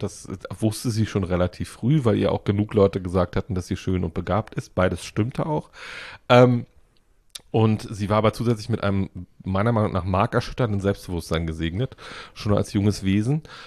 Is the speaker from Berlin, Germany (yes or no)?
no; Woltersdorf, Brandenburg, Germany; Ich bin in Woltersdorf groß geworden.